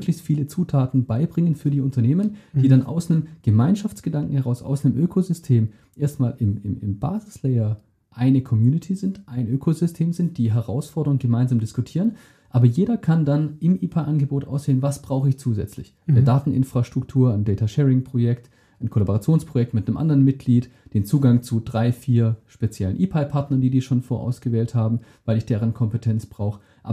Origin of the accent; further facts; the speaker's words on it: Tübingen, Baden-Württemberg, Germany; Natürlich gibt es in meiner Heimatstadt in Tübingen fantastische, auch vor allem forschungsnahe KI-Aktivitäten.